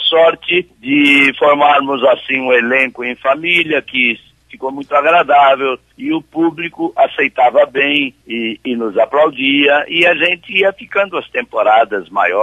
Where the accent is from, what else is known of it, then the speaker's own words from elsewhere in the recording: Marcondésia, São Paulo, Brazil; born there; Eu nasci na cidade de Marcondésia, estado de São Paulo.